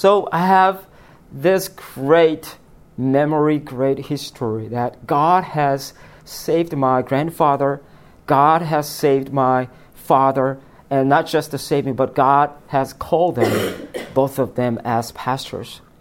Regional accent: South Korea; I am from South Korea. We just finished the Winter Olympic game. But I am fourth generation Christian, third generation pastor, minister.

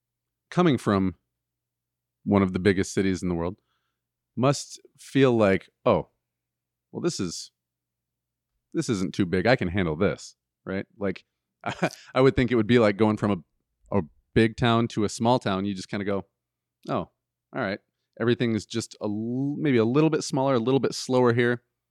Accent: Lansing, Michigan, United States; The Lansing area.

